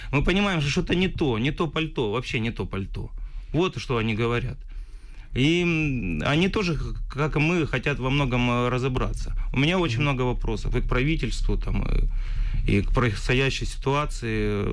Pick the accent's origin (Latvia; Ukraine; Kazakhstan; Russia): Ukraine